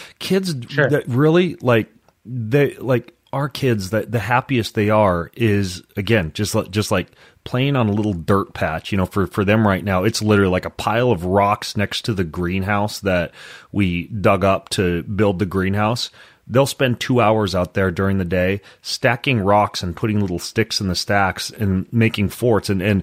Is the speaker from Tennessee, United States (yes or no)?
no; Lewiston, Idaho, United States; I grew up in Lewiston, Idaho, where we were just surrounded by oodles of rattlesnakes